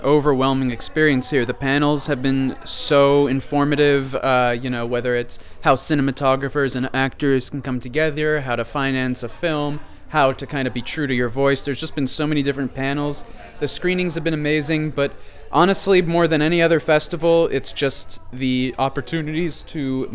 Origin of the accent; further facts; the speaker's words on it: New York, United States; As a New Yorker, you know, I've got a New York film.